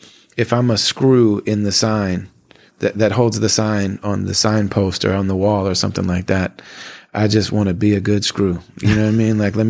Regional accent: Michigan, United States; When I was a little kid, I grew up in the Midwest in the 80s. In little cities, we moved almost every year to different little cities throughout Michigan.

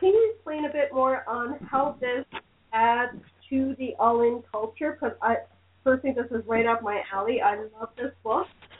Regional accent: Canada; Well, we are Canadian, eh?

